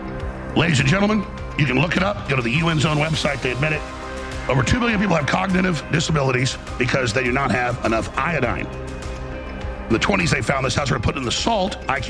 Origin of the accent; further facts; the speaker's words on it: United States; I am a American patriot, a filmmaker, a talk show host, a journalist, an analyst.